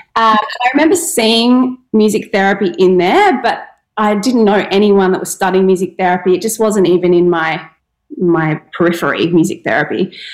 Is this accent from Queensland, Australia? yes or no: yes; Brisbane, Queensland, Australia; So I grew up in Brisbane, but I have Tasmanian family.